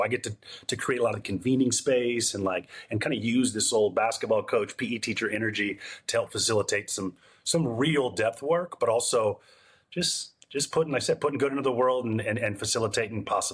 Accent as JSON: {"language": "English", "region": "Pacific Northwest", "country": "United States", "tie": "born or raised there", "lives_now": "San Diego, United States", "said": "I grew up in the Pacific Northwest, man. But I live down here in San Diego"}